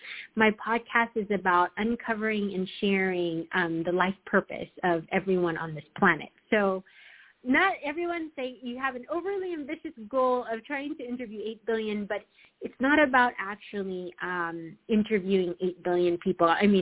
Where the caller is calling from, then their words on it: California, United States; everyone, and I'm calling from Southern California.